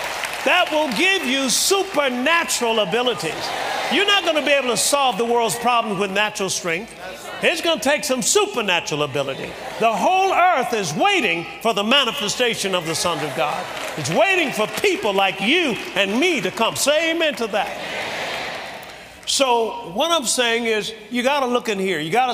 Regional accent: Tuskegee, Alabama, United States; I was brought up in Tuskegee, Alabama, and we didn't have a television, but the lady next door had one.

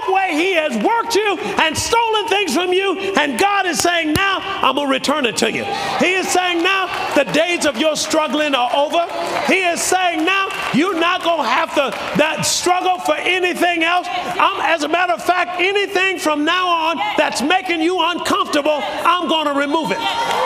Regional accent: Alabama, United States; I was brought up in Alabama. When I was brought up, you could not swim in the swimming pool that the whites swim in my town. You could not go to their school.

